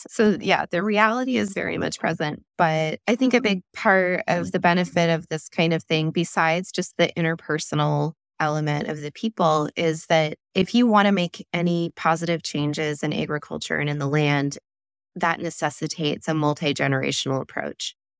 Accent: Montana, United States; also born or lived in Washington State; Yeah, so I was born and raised in Montana. So that's where I spent most of my formative years. And then I moved out to Washington State to go to college

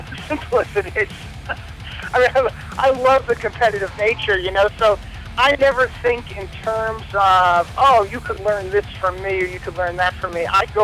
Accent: New York, New Jersey area, United States; that punk rock that Dee Dee and I grew up on in the New York, New Jersey area when we were kids.

